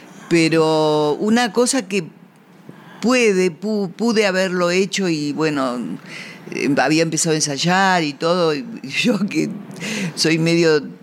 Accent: Montevideo, Uruguay; also born or lived in Buenos Aires, Argentina; yo nací acá, en Buenos Aires, pero mis padres se fueron a vivir en el año 45... Se fueron a vivir a Montevideo.

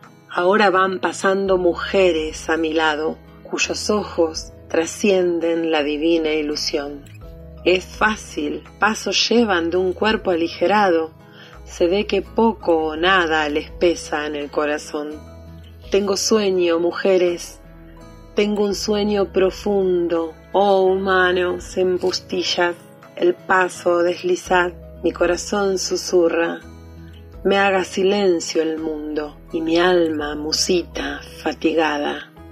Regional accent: Rosario, Santa Fe, Argentina; en Rosario, que es justo mi ciudad natal

